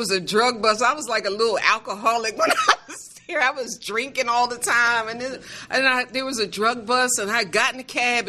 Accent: Philadelphia, Pennsylvania, United States; now in Atlantic City, United States; And so, moving on, I've been here for 13 years. I'm from Philadelphia, Pennsylvania.

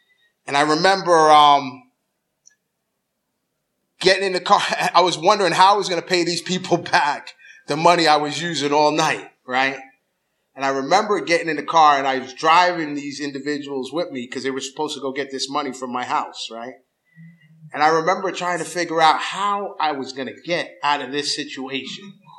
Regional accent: New York, United States; I'm from New York, got clean in Brooklyn, live in Long Island

